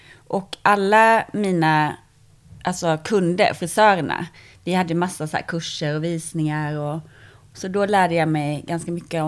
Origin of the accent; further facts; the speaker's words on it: Eringsboda, Blekinge, Sweden; egentligen så är jag uppväxt i ett litet samhälle som heter Eringsboda, som ligger in the middle of nowhere, och där bor typ 1000 pers.